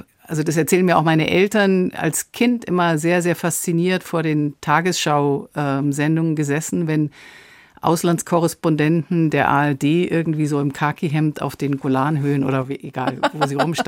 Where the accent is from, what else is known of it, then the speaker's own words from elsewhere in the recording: Munich, Bavaria, Germany; Schwabing. Ich bin am Luitpoldpark aufgewachsen.